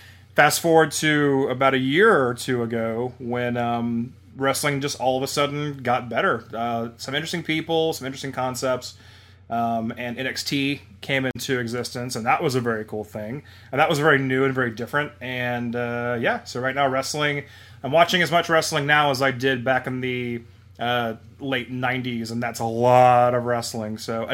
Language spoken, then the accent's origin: English; Jacksonville, Florida, United States; I am originally from Jacksonville, Florida, where I spent my childhood.